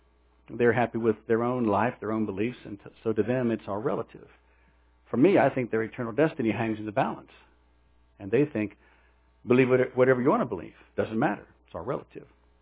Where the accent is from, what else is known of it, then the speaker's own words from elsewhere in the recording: Texas, United States; I'm from Texas, and I think it's really cold out.